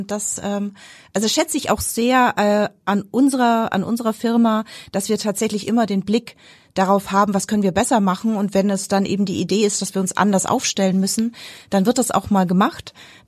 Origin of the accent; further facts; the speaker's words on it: Nuremberg, Bavaria, Germany; born there; also born or lived in Munich; ich bin in Nürnberg geboren und habe dann lange in München gelebt